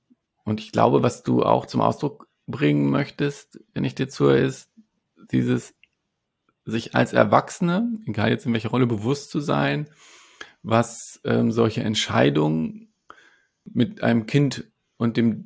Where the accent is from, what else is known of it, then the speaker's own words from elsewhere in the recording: Germany; born there; Und ich bin ja dann hier in Deutschland geboren